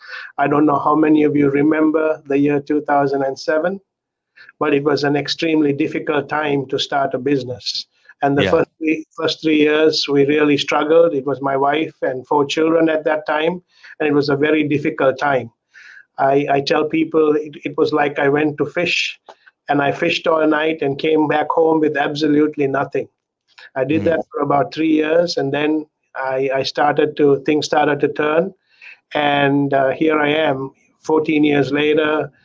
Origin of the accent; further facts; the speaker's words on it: Sri Lanka; Growing up in Sri Lanka, growing up in a Christian home